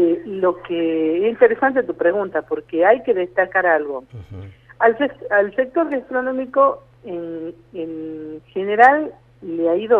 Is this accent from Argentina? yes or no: yes; Jujuy, Argentina; los primeros que tenemos que convencernos de eso somos los jujeños